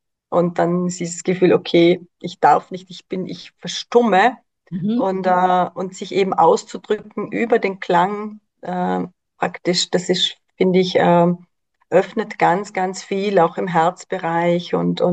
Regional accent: Austria; bei uns in Österreich

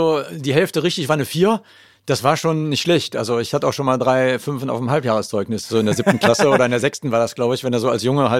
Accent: Cologne, North Rhine-Westphalia, Germany; als Kölner

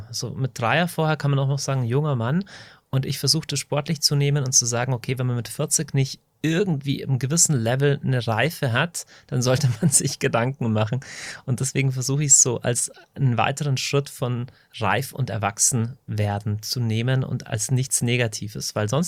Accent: Deggendorf, Bavaria, Germany; Ich komme aus Deckendorf in Niederbayern.

